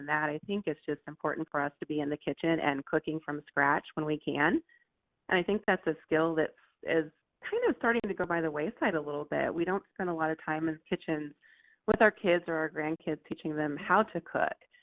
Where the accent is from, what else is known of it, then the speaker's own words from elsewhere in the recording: Illinois, United States; absolutely grew up cooking with every female in my family.